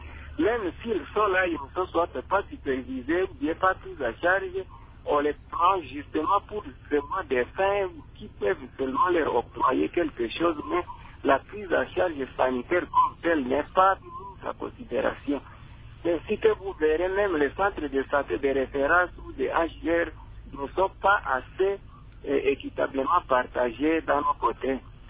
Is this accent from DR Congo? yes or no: yes; Eastern DRC, DR Congo; chez nous à l'Est ici